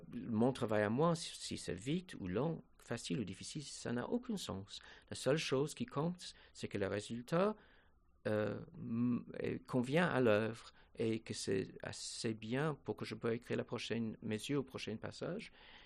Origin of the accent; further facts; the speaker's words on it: England, United Kingdom; first language English; French is a second language; Non, je suis un Anglais, je suis un Britannique. C'est mon langage